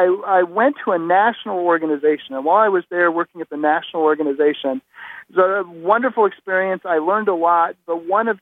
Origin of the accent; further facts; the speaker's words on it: San Antonio, Texas, United States; And I grew up in San Antonio, Texas. So for us, home was either going to be back in San Antonio or it was going to be in Indianapolis.